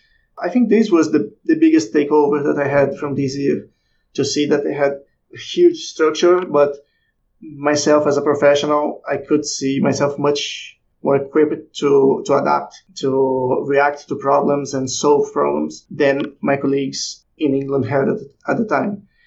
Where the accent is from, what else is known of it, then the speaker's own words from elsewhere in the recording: Rio de Janeiro, Brazil; now in Hereford, United Kingdom; I'm from Rio de Janeiro, which is one of the biggest cities in the world. And I moved to Hereford, which is a small town in England, gotcha. In the countryside, in the border with Wales.